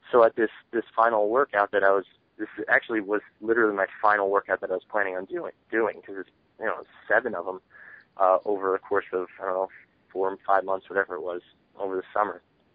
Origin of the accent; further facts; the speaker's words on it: New Jersey, United States; And, you know, I'm from New Jersey, so I went to ones in the area in New Jersey, New York, Philadelphia area.